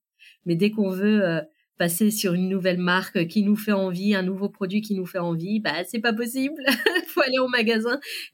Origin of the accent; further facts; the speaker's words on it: France; Mais je suis française !» Et on me dit « Non, mais vos parents !» Ah oui, eux, ils viennent du Maroc.